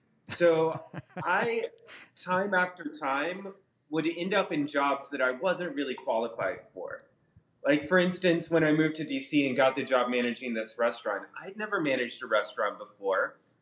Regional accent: North Carolina, United States; moved away as an adult; Well, you know, I lived in North Carolina for all of my life until I was, I guess, 36, 37

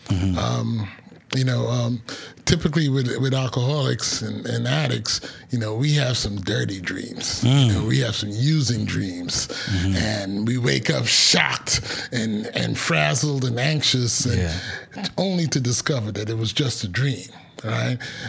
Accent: New York City, New York, United States; also born or lived in Guyana; And we migrated here when I was 7, 8 years old. We migrated to New York City. And I grew up in New York City.

